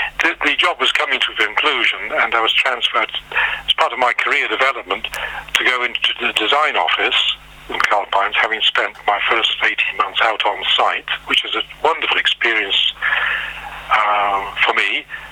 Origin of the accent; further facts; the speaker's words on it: Scotland, United Kingdom; And in those days, being very Scottish in the family, from a young age I used to wear the kilt every Sunday. That was my Sunday best. And once we came to Newport, I thought I'd look out for a Presbyterian church.